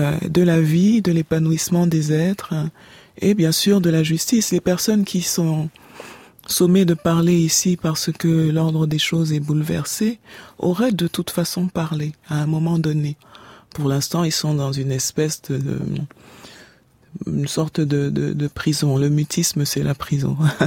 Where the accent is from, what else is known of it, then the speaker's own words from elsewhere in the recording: Cameroon; c'est chez nous, c'est la côte du Cameroun, parce que je suis camerounaise